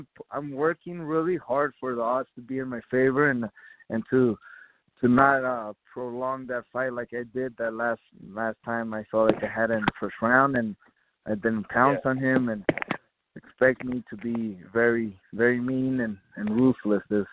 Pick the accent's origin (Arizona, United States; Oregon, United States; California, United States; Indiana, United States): Arizona, United States; Tucson; Yes, and Tucson, Arizona, my hometown.